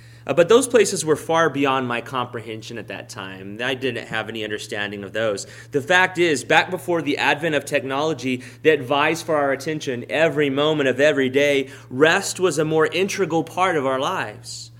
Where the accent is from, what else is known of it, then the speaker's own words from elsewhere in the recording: Texas, United States; When I was growing up in South Texas during the 80s, there was still such a thing as rest.